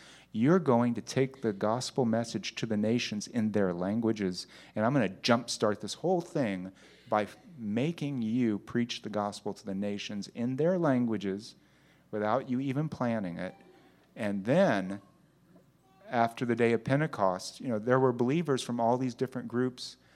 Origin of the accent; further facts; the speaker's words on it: United States; I grew up in a monolingual English community, right? I grew up in America.